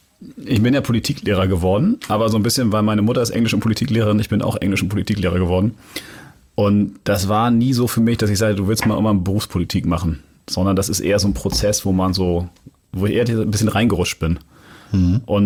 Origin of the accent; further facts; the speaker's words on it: Hamburg, Germany; ich bin ja in Jenfeld aufgewachsen und bin Marienthal zur Schule gegangen.